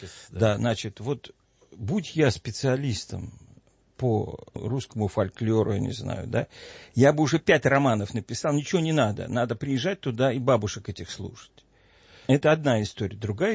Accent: Saint Petersburg, Russia; born there; я родился в Ленинграде, учился в Ленинградском университете

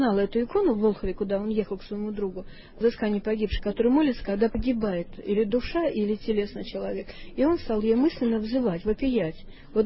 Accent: Novosil, Oryol Oblast, Russia; Я родом из Новосилия, я Орловская родом. Вот, но отец у меня, конечно, был сибиряк.

